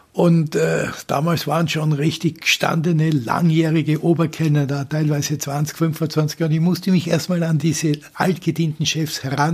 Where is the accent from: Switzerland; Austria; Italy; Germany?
Austria; Styria; moved away as an adult; bin Österreicher, wunderschön in Österreich, in der Nähe von Graz